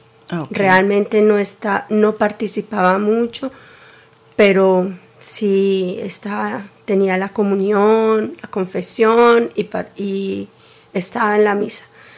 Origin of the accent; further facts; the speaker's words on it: Colombia; Nosotros somos de Colombia